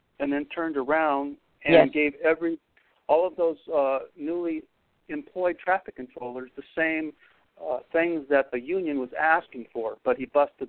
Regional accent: California, United States; I grew up in California, lifelong resident of California

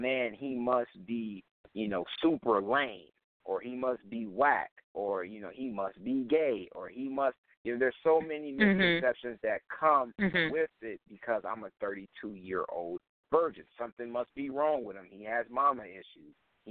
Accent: Saginaw, Michigan, United States; But I tell people, you know, I'm from Saginaw, Michigan. Like, I'm from Sag Nasty.

